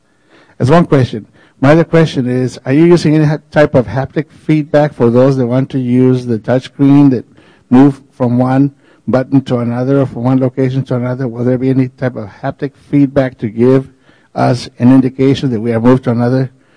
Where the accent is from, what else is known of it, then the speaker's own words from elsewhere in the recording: California, United States; from Southern California.